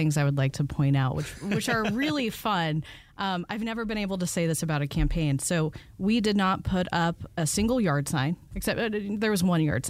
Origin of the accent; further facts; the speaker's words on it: Tucker, Georgia, United States; We popped around for quite some time, and then we settled in to my mom's hometown in Tucker, Georgia. And so that's where I hearken from, and that's my hometown.